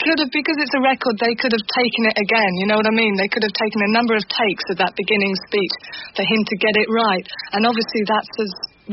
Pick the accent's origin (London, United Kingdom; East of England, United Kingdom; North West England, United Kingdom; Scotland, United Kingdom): East of England, United Kingdom; St Neots; East Anglia. I was brought up a lot in East Anglia, and there is nothing to do there. And I was brought up in particular in a town called St. Neots, which they were so pleased because it had a market, they forgot to put anything else there.